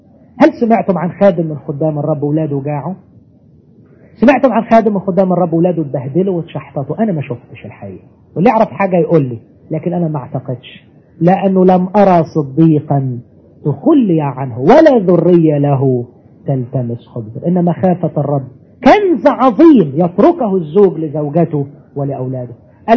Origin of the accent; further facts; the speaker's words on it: Egypt; خصوصا عندنا في مصر، ما عرفش الحكايه دي هنا ولا لا